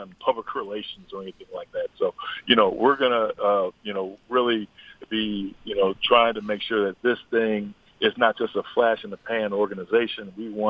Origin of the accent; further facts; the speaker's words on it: Buffalo, New York, United States; I grew up in Buffalo, and I moved around from the east side and the west side